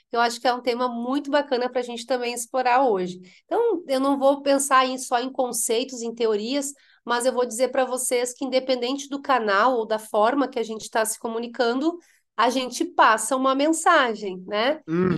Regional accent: Rio Grande do Sul, Brazil; moved away as an adult; now in São Paulo, Brazil; Sou gaúcha, o sotaque não disfarça, né? Mas estou aqui em São Paulo já fazem 7 anos.

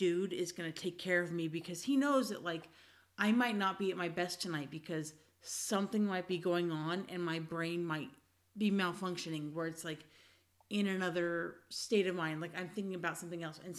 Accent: California, United States; Like, I'm born and raised in California, but, like, I've been in other parts of the country

